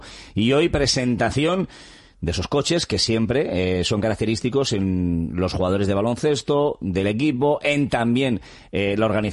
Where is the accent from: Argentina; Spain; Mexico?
Spain; Bilbao, Basque Country; como bilbaíno, no, porque soy de Vizcaya, soy de ese estado, pero me considero también un bilbaíno más